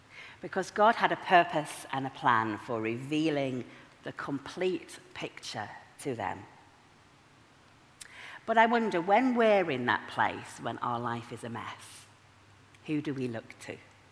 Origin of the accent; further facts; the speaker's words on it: Yorkshire and the Humber, United Kingdom; I'm from Yorkshire. I love all of Yorkshire